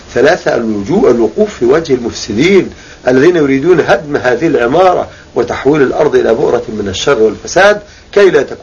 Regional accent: Egypt; moved away as an adult; now in Kuwait; فرض علي فرضا أنا أمشي من مصر، فمشيت إلى قطر زائر فقط، وانتهت فترة الزيارة، والآن أنا في دولة الكويت

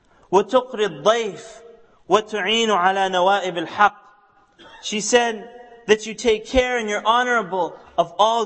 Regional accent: the Prairies, Canada; When I was growing up in Canada, on the prairies, there weren't too many halal meat shops, or even halal meat restaurants and so on.

